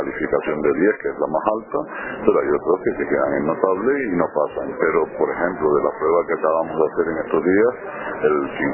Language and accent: Spanish; Canary Islands, Spain; Además, como soy canario, tengo especial interés por Venezuela, porque hay históricamente relaciones canario-venezolanas.